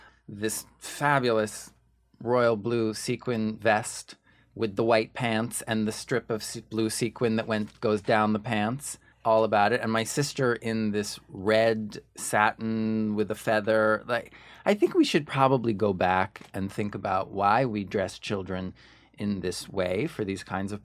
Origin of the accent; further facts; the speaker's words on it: Ridgewood, New Jersey, United States; also born or lived in New York City; So I was born in the city at Mount Sinai. Dr. Cherry.